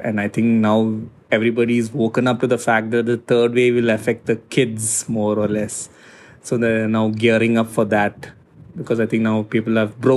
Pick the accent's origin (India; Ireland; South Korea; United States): India; Kerala; now in Bangalore, India; since I hail from Kerala, and I had gone home for Easter in the month of April's beginning.